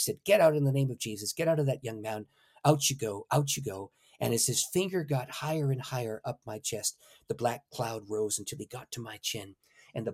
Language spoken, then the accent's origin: English; St. Catharines, Ontario, Canada; an English Methodist evangelist who had come to my hometown, St. Catharines, which is 12 miles north of Niagara Falls, just to orient your American audience. So if you can picture Niagara Falls, go a little bit north, and that's where I lived.